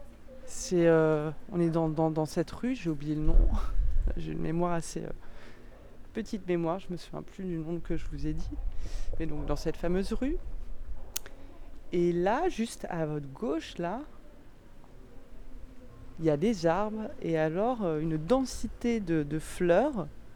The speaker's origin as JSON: {"language": "French", "town": "Paris", "region": "Île-de-France", "country": "France", "tie": "born or raised there", "lives_now": "Toulouse, France", "said": "je suis parisienne de naissance et j'ai grandi à Paris et ça fait 8 ans que je suis à Toulouse"}